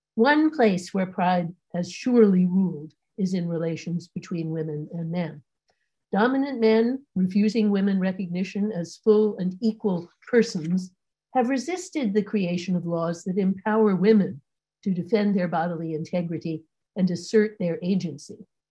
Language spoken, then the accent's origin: English; Philadelphia, Pennsylvania, United States; I was just saying that Philadelphia is my hometown where I grew up, so I'm very glad to be with you all.